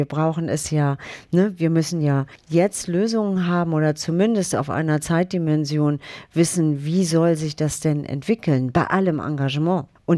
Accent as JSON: {"language": "German", "region": "North Germany", "country": "Germany", "said": "ich komme aus Norddeutschland, ich finde das super"}